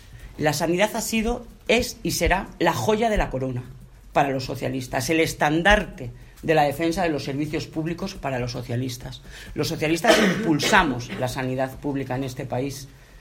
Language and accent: Spanish; Zamora, Castile and León, Spain; Miren, yo soy zamorana